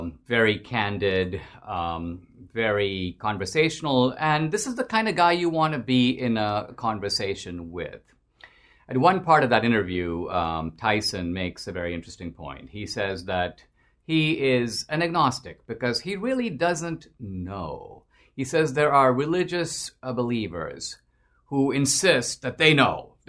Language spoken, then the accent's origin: English; India; I grew up in India where the vast majority of people are Hindu, not Christian as I am, or Muslim, not Christian.